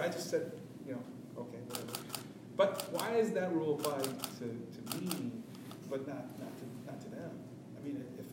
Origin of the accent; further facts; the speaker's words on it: Detroit, Michigan, United States; now in San Diego, United States; You know, there's no basements in San Diego. I'm from Detroit. We had basements.